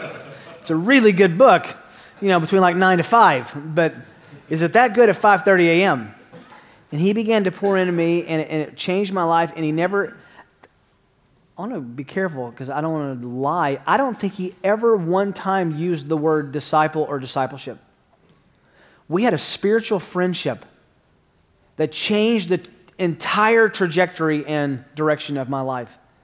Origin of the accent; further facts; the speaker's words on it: Tennessee, United States; Now, I want you to remember, I'm from Tennessee. English is technically my second language, and math is not even on my radar.